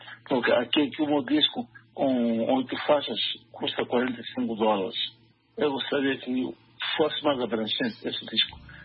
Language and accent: Portuguese; Ilha de Moçambique, Nampula, Mozambique; da parte de onde eu venho, São Paulo-Fiente, Ilha de Moçambique, concretamente, onde cresci, em Mussolini, onde nasci.